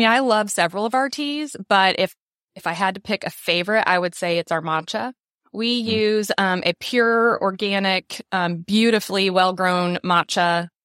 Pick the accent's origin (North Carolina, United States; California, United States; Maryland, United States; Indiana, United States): Indiana, United States; Well, I'm from Indiana. met my husband there as a teenager, and we've been together ever since.